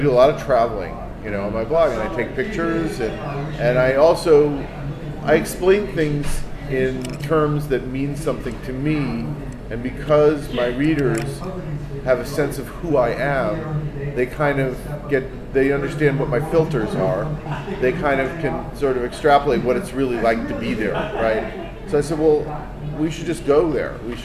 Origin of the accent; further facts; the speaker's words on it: United States; I mean, as an American, I had no idea.